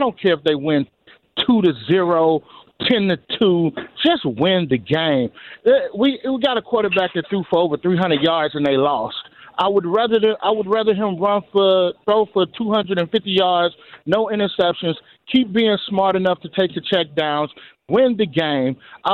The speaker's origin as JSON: {"language": "English", "town": "Pittsburgh", "region": "Pennsylvania", "country": "United States", "said": "Dude, I'm from Pittsburgh."}